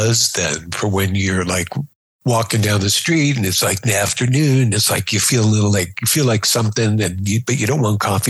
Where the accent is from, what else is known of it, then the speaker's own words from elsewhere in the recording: Syosset, New York, United States; you bring me back to the days when I grew up on Syosset.